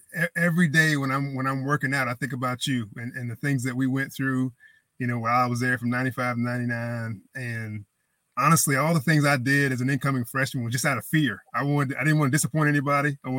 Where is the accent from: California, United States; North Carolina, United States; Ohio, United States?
North Carolina, United States; Greenville; I grew up in Greenville for the most part. Always loved the Pirates. You know, got to see the Peach Bowl game on television. My father went to East Carolina, so it was an easy choice.